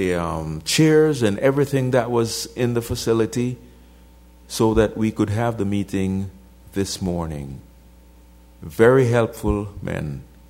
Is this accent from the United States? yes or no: no; Jamaica; moved away; similar to the assembly that I grew up in Jamaica. I have been in fellowship here for at least 17 years.